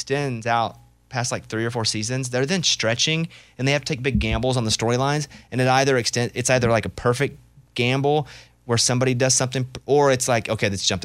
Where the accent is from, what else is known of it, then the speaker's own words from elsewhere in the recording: Arkansas, United States; me growing up in Arkansas, stuff's just on TV or on a map.